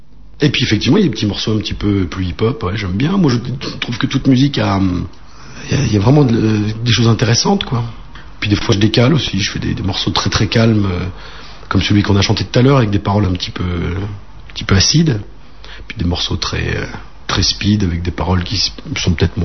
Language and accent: French; Caen, Normandy, France; born there; now in Lorraine, France; je suis né en Normandie, à Caen, hein?